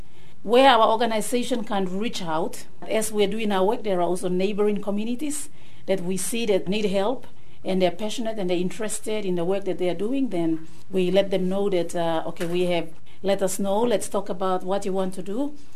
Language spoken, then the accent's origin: English; Papua New Guinea; I'm from Papua New Guinea.